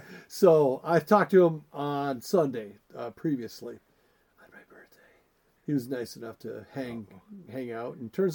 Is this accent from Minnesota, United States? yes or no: yes; Minnesota, United States; hockey, Minnesota hockey, by the way, we're from Minnesota.